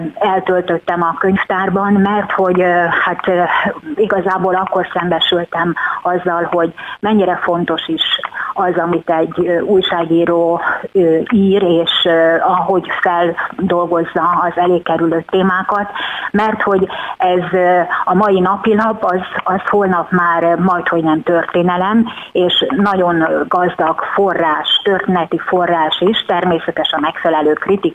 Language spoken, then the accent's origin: Hungarian; Csongrád, Csongrád-Csanád, Hungary; a szülővárosomba visszahívtak újságírónak Csongrádra